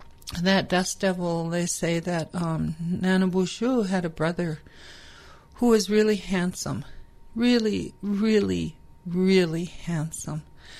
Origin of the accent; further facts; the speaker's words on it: Cass Lake, Minnesota, United States; Now, I was born in the Mission area out north of Lake Andrusia in 1952. But we moved there from there when I was 6 months old. And we moved into town, into the south of the railroad tracks on the southeast end of Cass Lake